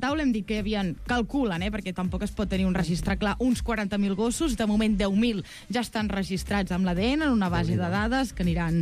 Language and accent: Catalan; Catalonia, Spain; jo que sóc de l'Alt Empordà